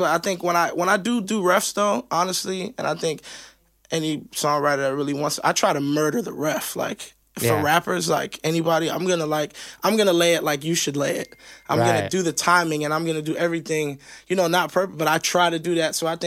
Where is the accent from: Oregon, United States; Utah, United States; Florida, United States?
Florida, United States; Miami; You know, growing up in Miami, it's a really fast city, you know, and it's a lot of stuff going on, and you see things